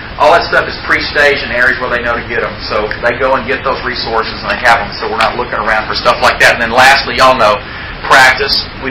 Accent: Louisiana, United States; I know I'm from Calcasieu Parish.

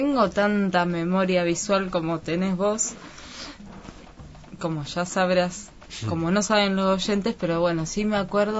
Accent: Rosario, Santa Fe, Argentina; Pero no en mi barrio, sí en el centro de Rosario, porque yo soy de Rosario, había cines.

